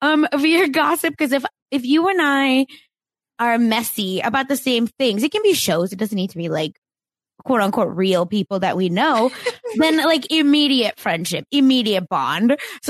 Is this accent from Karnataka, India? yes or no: no; Mumbai, Maharashtra, India; And then I am from Mumbai, which is where Bollywood is.